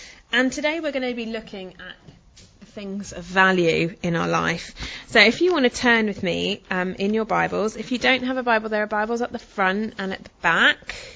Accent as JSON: {"language": "English", "country": "Hong Kong", "tie": "born or raised there", "accent": "English", "lives_now": "England", "said": "And although I sound very English, I've only lived in England for a third of my life. I grew up in Hong Kong, hence my Chinese dress."}